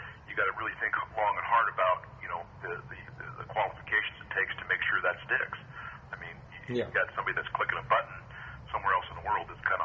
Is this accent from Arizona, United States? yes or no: yes; Scottsdale, Arizona, United States; Yes, we're all from Scottsdale.